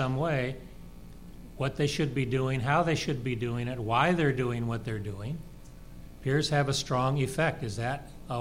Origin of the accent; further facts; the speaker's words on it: Denver, Colorado, United States; growing up in Denver playing Young America League baseball and football